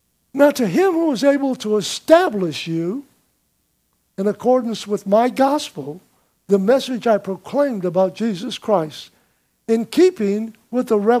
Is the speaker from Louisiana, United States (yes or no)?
yes; Slidell, Louisiana, United States; I've constantly remind myself that I'm from Slidell. This is home for me.